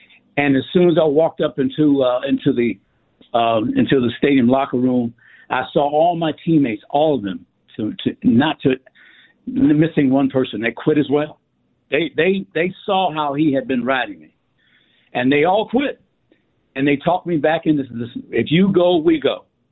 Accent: Atlanta, Georgia, United States; Flanagan to me was the Magic Johnson of our era as we grew up in Atlanta.

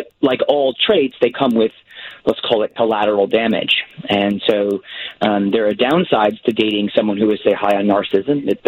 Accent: Connecticut, United States; born or raised there; also born or lived in White Plains, New York; now in Australia

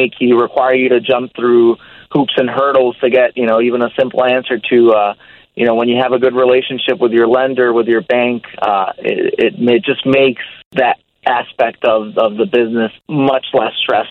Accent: Chicago, Illinois, United States; We're originally from the Little Village area neighborhood in Chicago.

